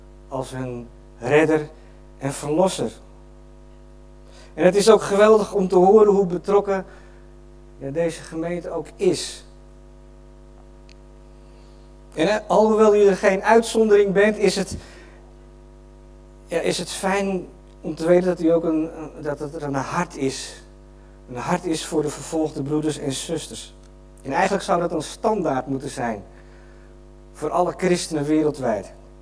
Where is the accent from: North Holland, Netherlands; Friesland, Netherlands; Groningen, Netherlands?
North Holland, Netherlands; Huizen; We komen uit Huizen, Noord-Holland, en we zijn daar, onze huisgemeente is de Pinkstergemeente Huizen in Huizen.